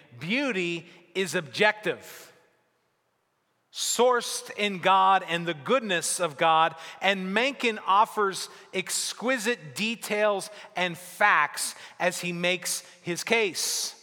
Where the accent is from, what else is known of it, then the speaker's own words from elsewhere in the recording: Pittsburgh, Pennsylvania, United States; Pittsburgh is my home, my hometown. I love it.